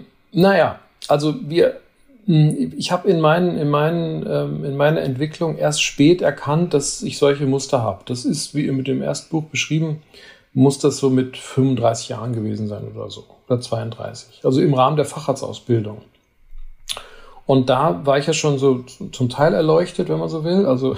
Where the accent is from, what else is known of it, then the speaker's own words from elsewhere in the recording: Spain; now in Germany; Ich bin in Spanien groß geworden, da war ich völlig unwichtig optisch.